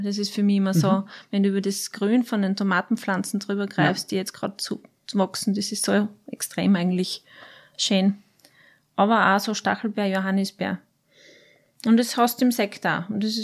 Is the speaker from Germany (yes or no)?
no; Styria, Austria; born or raised there